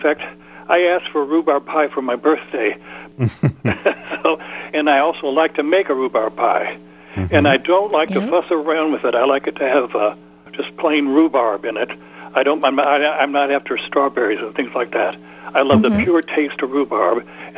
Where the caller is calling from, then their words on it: Vernon Hill, Virginia, United States; I'm calling from Vernon Hill, Virginia.